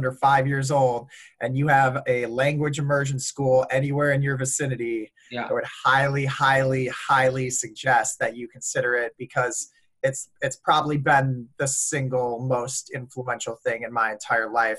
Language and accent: English; Minnesota, United States; So I grew up in Minnesota. I actually went to a French immersion elementary school that my parents enrolled me